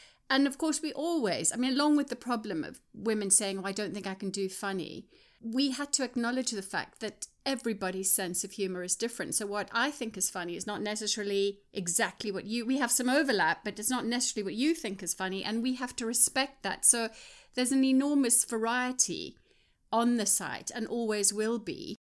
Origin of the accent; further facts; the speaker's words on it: South Africa; So certainly I hail from South Africa, so South Africans.